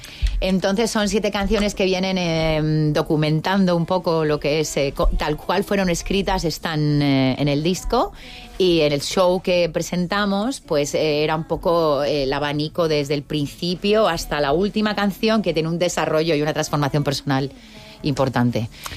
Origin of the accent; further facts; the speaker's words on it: Madrid, Community of Madrid, Spain; moved away as an adult; also born or lived in Jaén; now in Mallorca, Spain; Nací en Jaén. A los 3 años fui a Madrid.